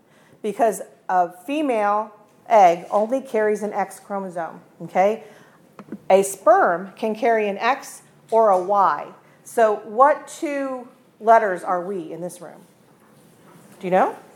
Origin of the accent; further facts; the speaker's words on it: South Carolina, United States; So I'm from South Carolina, but I'm assuming in the fall here, your trees lose the leaves, right?